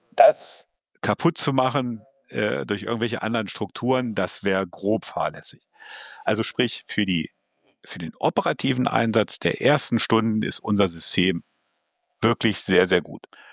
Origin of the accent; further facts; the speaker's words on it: Hamburg, Germany; also ich bin Hamburger, mir wird das Leben in Hamburg schwer